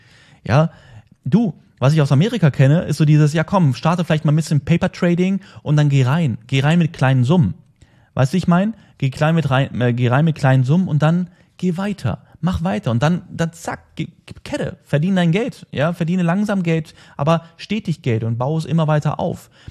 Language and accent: German; Germany; ich bin in Deutschland groß geworden.